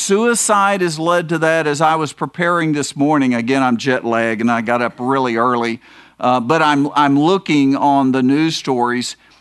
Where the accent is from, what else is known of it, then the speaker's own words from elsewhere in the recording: Oklahoma, United States; I came from Oklahoma.